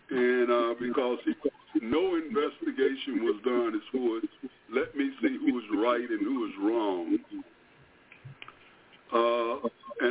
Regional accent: Delaware, United States; moved away as an adult; And being from Delaware, born and raised, I left Delaware.

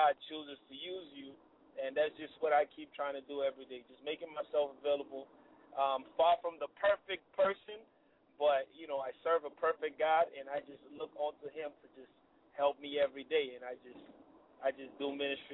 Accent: Nigeria; now in Maryland, United States; I'm based in Maryland in the DMV, I'm from Nigeria. I am from Nigeria, but, you know, been down in Maryland for quite a while

